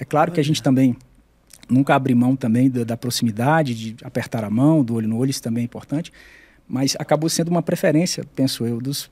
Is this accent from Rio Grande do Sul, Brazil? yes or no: no; Fortaleza, Ceará, Brazil; moved away; Então, ir embora de casa, ir morar tão longe. Eu sou de Fortaleza, né? Sou cearense.